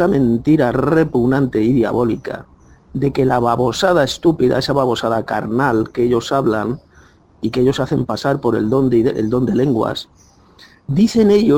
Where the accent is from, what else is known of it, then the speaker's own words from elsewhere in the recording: Spain; first language Spanish; yo soy español, yo hablo en español, ese es mi idioma nativo. Pues resulta que yo también, pues por ejemplo, he aprendido a hablar el idioma ruso. Yo hablo también en ruso.